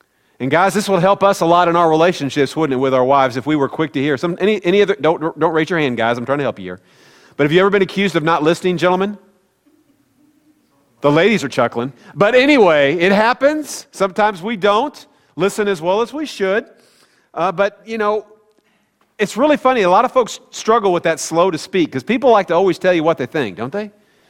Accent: Midwest, United States; growing up in the Midwest and being a Royals fan

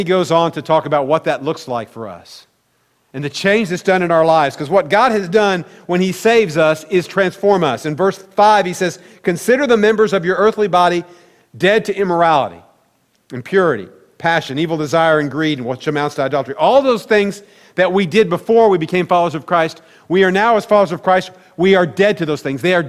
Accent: Midwest, United States; growing up in the Midwest, we did a lot of quail hunting.

